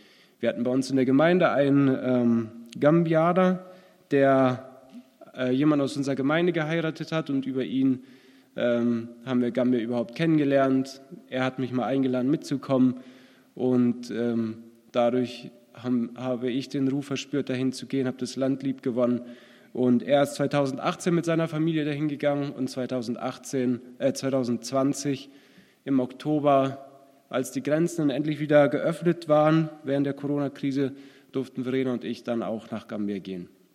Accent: North Rhine-Westphalia, Germany; Meine Frau und ich, wir kommen aus Nordrhein-Westfalen. Wir sind dort groß geworden, in einer christlichen Familie. Und wir kannten uns aber nicht. Unsere Orte sind ungefähr vielleicht 40 Minuten Fahrt entfernt.

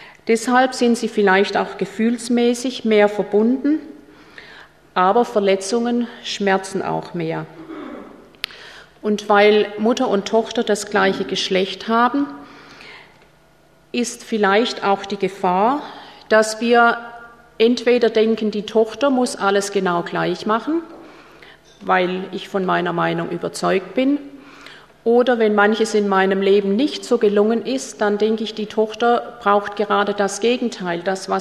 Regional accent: Stuttgart, Baden-Württemberg, Germany; accent: Swabian; Ich komme aus der schwäbischen Landeshauptstadt, wie wahrscheinlich unschwer zu hören ist. Ich bin am Fuße der Schwäbischen Alb geboren, 58 Jahre alt.

